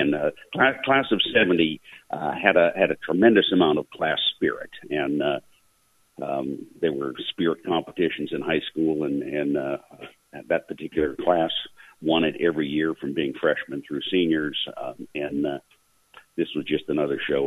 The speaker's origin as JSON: {"language": "English", "town": "Juneau", "region": "Alaska", "country": "United States", "tie": "born or raised there", "said": "I was born and raised in Juno and lived most of my life here."}